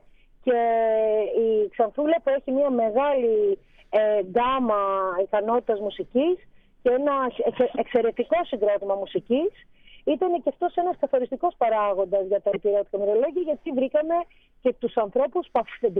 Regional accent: Crete, Greece; για μένα που είμαι Ελληνίδα και αυτά μου φαίνονται αυτονόητα, γιατί είμαι από την Κρήτη

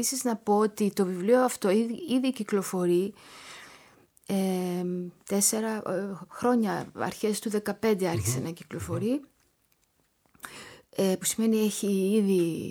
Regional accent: Athens, Attica, Greece; και εγώ φυσικά μεγάλωσα στην Αθήνα με αυτή τη γιαγιά

